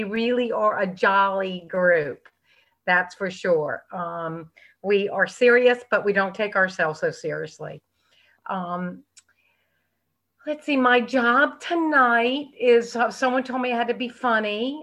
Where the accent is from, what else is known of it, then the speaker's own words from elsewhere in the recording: Norfolk, Virginia, United States; My girlfriend and I was brought up in Norfolk. We took a bus to Richmond, Virginia